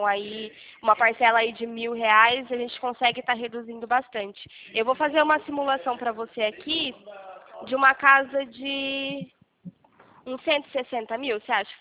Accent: Campinas, São Paulo, Brazil; sou aqui de Campinas.

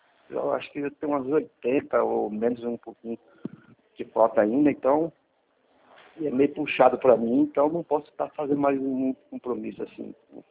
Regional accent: Primavera, São Paulo, Brazil; sou aqui de Primavera, São Paulo.

